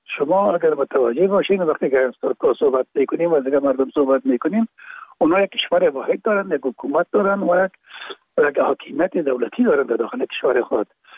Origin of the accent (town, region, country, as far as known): Afghanistan